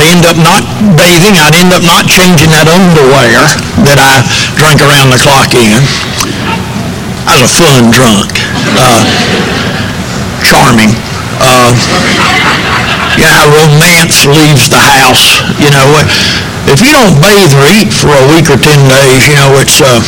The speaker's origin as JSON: {"language": "English", "town": "Greensboro", "region": "North Carolina", "country": "United States", "said": "Brown Summit is a suburb of Greensboro, so I'm really from Greensboro. I'm just technically, I'm in another post office just outside the city."}